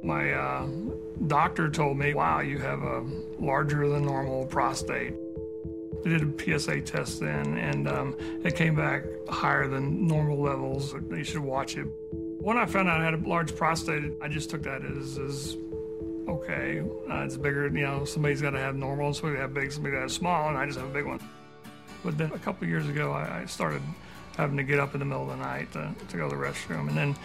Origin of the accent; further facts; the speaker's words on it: Texas, United States; I was born in Texas, and I've lived here all my life. I'm 51 years old.